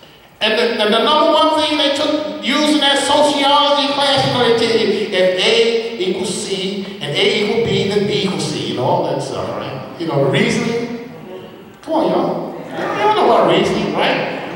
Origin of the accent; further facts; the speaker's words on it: the South, United States; now in New York, United States; I grew up in the South in the 50s and the 60s.